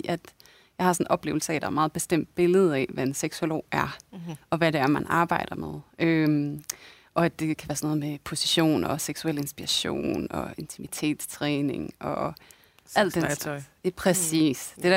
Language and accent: Danish; Aarhus, Central Denmark Region, Denmark; jeg kommer fra Jylland, og nærmere bestemt Aarhus. Mm. Der bor jeg